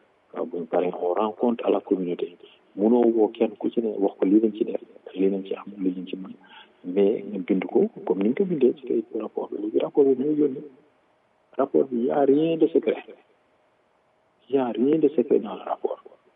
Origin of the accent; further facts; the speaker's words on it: Senegal; On est des Sénégalais